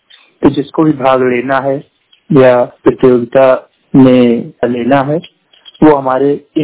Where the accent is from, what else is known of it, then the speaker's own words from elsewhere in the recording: Lucknow, Uttar Pradesh, India; हम डिस्ट्रिक्ट लखनऊ से बिलोंग करते हैं। दृष्टिबाधित दिव्यांग हूँ।